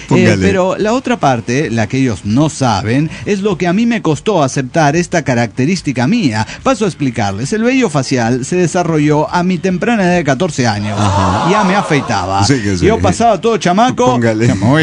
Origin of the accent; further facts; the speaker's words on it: La Pampa, Argentina; now in Córdoba, Argentina; Y en realidad no me dan con cantito porque soy de la Pampa.